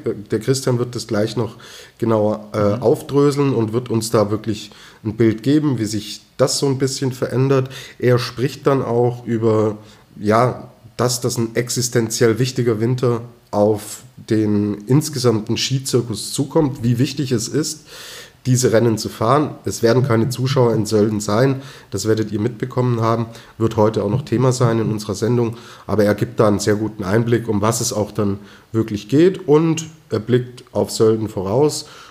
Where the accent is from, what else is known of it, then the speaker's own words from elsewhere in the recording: Rosenheim, Bavaria, Germany; ich komme aus Rosenheim, wir sind Risikogebiet